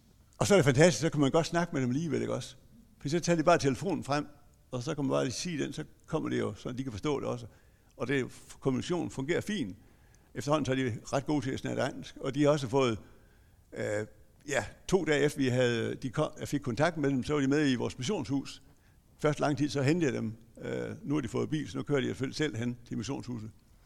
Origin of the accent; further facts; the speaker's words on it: Iran; Danish is a second language; now in Denmark; Det ved jeg godt, at mange tror, når jeg kommer fra Iran